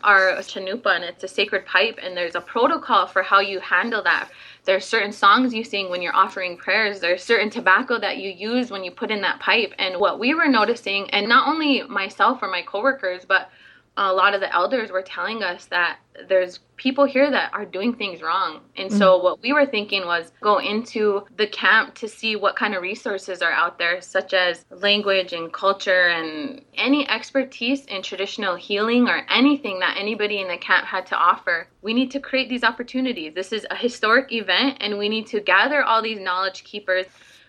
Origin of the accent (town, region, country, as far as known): Standing Rock, United States